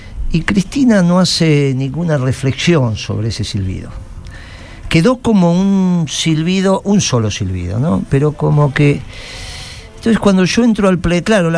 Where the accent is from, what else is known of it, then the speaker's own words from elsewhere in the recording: Argentina; Pocos argentinos han tenido ese orgullo.